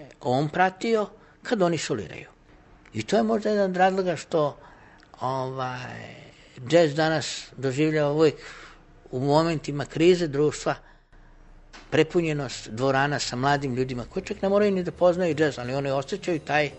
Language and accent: Serbian; Rijeka, Primorje-Gorski Kotar County, Croatia; also born or lived in Slovenska Bistrica / Ilirska Bistrica / Ptuj; potom sam živeo u Ptuju, u Sloveniji i 1957. godine sam prešao da živim u Rijeku, gde sam završio osnovnu školu, gimnaziju, fakultet, magistrirao